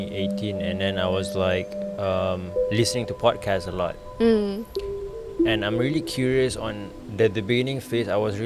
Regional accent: Subang, Selangor, Malaysia; So I had a difficult time transitioning to be accepted by the Malays in high school in Subang.

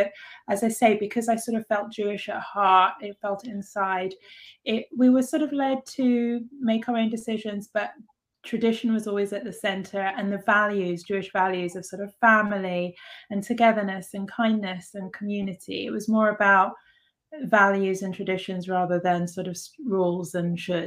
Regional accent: London, United Kingdom; Well, I grew up in London, born in London, grew up in London. I had an Israeli mother. Born in Israel, but moved to London in the 70s, where she met my dad and never went back to Israel. And then my dad is like an Ashkenazi

